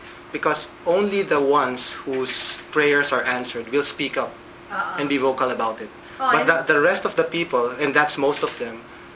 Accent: Philippines; As a Filipino, of course, I was brought up in the Roman Catholic tradition.

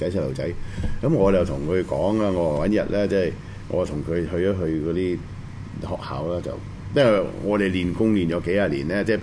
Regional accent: China; 咪就係我哋之所以我中國人講嘅氣咯

